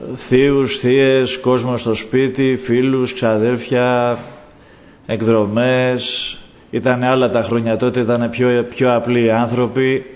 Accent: Piraeus, Attica, Greece; also born or lived in Athens; γεννηθής το 65 στην Αθήνα, μεγάλωσα στον Πειραιά, στην Καστέλα, στο σπίτι του παππού μου.

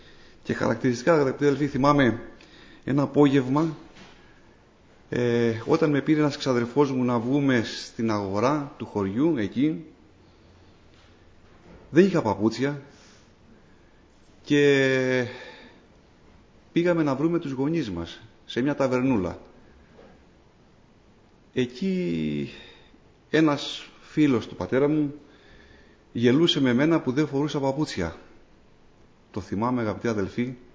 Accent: Gastouni, Western Greece, Greece; προσωπικά μέσα από μια οικογένεια πολύ πτωχή, μεγάλωσα στη Γαστούνη της Ηλίας. Είμαστε 6 αδέλφια.

